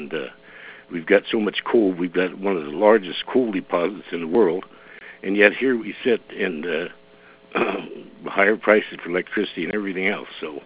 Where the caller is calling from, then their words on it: Troy, Montana, United States; Troy, Montana.